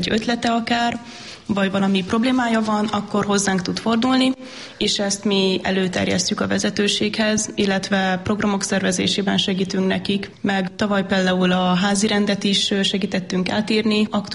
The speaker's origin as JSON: {"language": "Hungarian", "town": "Pécs", "region": "Baranya", "country": "Hungary", "said": "Pécsi vagyok."}